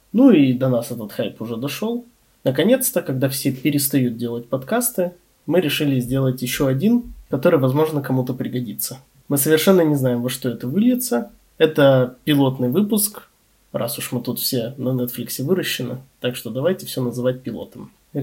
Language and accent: Russian; Chelyabinsk, Chelyabinsk Oblast, Russia; moved away as an adult; also born or lived in Kazan, Russia; Я родился в Челябинске. 2 лет назад у меня в жизни началась легкая турбулентность. И я из Челябинска переехал сначала в Казань, работал в Казани, потом я уехал жить в Израиль, потом из Израиля я вернулся в Москву и работаю сейчас в Москве.